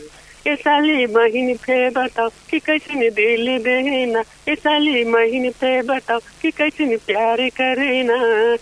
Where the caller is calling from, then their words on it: Budhigaun, Lumbini Province, Nepal; हजुर म बर्दियाको बुढी गाउँदेखि हो